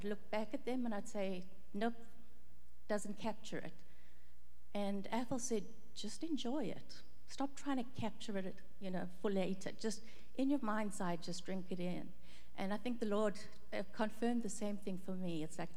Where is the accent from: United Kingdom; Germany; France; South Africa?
South Africa; now in United States; growing up in South Africa, it's very much an outdoors climate. So you grow up and you get to appreciate nature. Then you come to the States